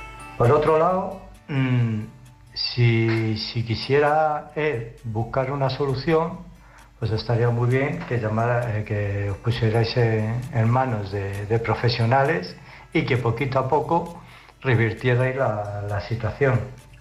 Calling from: Illescas, Castilla-La Mancha, Spain; de Illescas, Toledo.

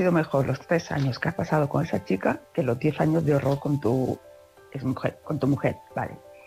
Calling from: Palma de Mallorca, Balearic Islands, Spain; de Palma de Mallorca.

